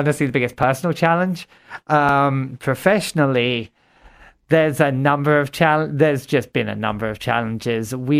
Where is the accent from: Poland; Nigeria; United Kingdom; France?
United Kingdom; Watford, East of England; moved away as an adult; now in United States; I'm originally from Watford, Hertfordshire, England. I've been in the United States now for 23, almost 24 years. Came over to Fargo, North Dakota to go to what was Morehead State University back in 2000